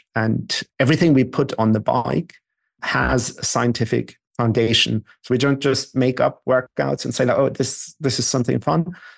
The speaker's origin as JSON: {"language": "English", "country": "Germany", "accent": "German", "said": "my German accent would instantly create trust and greater acceptance that the numbers must be right"}